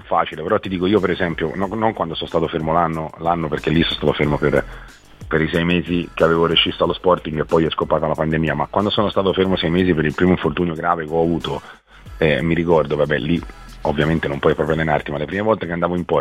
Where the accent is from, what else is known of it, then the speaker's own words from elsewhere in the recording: Florence, Tuscany, Italy; poi dopo sono fatto così da buon fiorentino orgoglioso